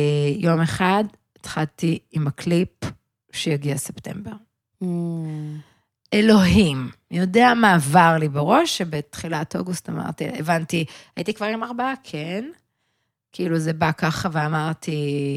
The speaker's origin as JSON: {"language": "Hebrew", "town": "Tel Aviv", "region": "Tel Aviv District", "country": "Israel", "tie": "born or raised there", "said": "ככה גדלתי גם בתל אביב"}